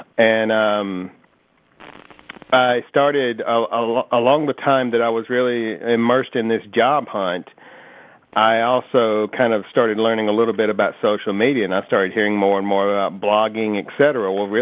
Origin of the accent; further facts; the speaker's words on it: Russellville, Alabama, United States; If I tell somebody that, oh, I'm from Russellville, Muscle Shoals, Florence area, they'll go, I have no idea where that is.